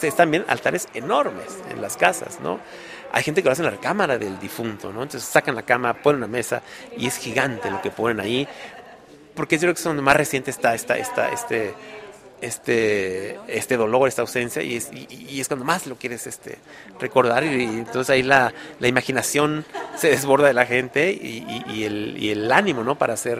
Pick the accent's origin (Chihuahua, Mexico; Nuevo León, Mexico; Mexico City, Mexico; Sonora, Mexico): Sonora, Mexico; Yo soy de Sonora, que es frontera con Estados Unidos